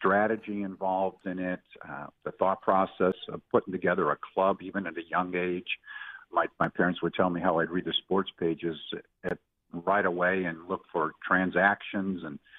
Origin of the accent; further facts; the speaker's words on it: Chicago, Illinois, United States; I'm from Chicago, and we went to Comiskey Park at that time. We were Southsiders